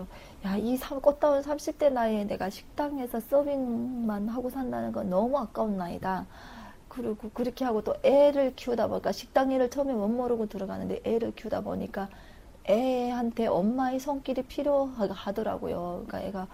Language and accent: Korean; North Korea; now in South Korea; 이북에서 온지 이제 한 1년도 안 됐어요.